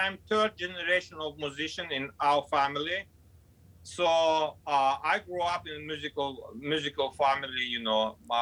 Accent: Azerbaijan; English is a second language; So Armenian origin, and the Azerbaijan, it's a republic of former Soviet Union, which disappeared, you know that, in 91. So I grew up in Azerbaijan, being Armenian.

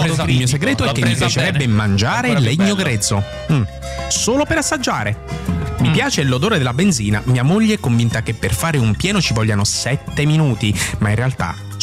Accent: Rome, Lazio, Italy; Io non so da Lazio, io sono romanista, so da Roma.

